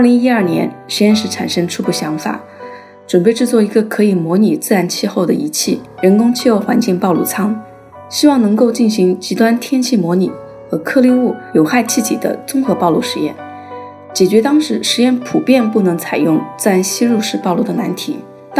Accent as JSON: {"language": "Chinese", "region": "Hunan", "country": "China", "tie": "born there", "said": "1997年春天，我出生在湖南土家族一个工人家庭里。"}